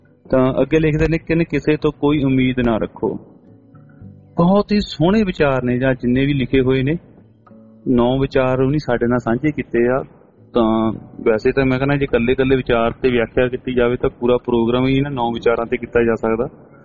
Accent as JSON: {"language": "Punjabi", "region": "Punjab", "country": "India", "moved": "yes", "said": "ਅਸੀਂ ਪੰਜਾਬ ਦੇ ਲੋਕ ਆ, ਪਿੰਡਾਂ ਰੂਲਰ ਕਿਹਾ ਜਾਂਦਾ ਨਾ ਪੰਜਾਬ ਨੂੰ"}